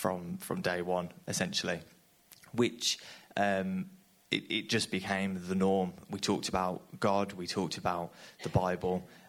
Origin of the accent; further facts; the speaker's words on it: Birmingham, West Midlands, United Kingdom; now in Redditch, United Kingdom; We grew up in Birmingham, so not too far from here.